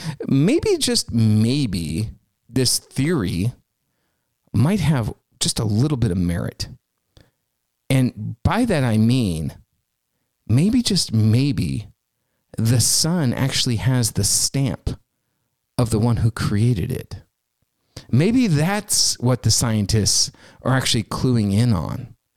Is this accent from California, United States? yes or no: no; Washington, United States; Ladies and gentlemen, I am proud to announce to you that Washington State, my home state, what a great state we live in, don't we?